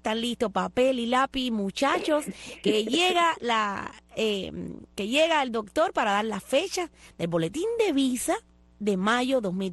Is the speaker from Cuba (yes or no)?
yes; Cuba; moved away; yo soy cubana y yo viví en Cuba